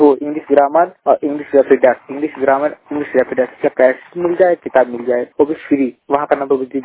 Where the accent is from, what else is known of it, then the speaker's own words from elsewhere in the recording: Uttar Pradesh, India; अंबेडकर नगर उत्तर प्रदेश अयोध्या से। मेरा जिला अंबेडकर नगर है और बताता हूँ अयोध्या और उत्तर प्रदेश।